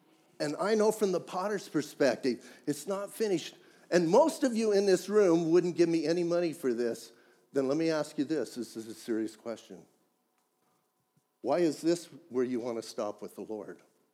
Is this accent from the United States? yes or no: yes; Bisbee, Arizona, United States; I'm from Bisbee, that world famous city.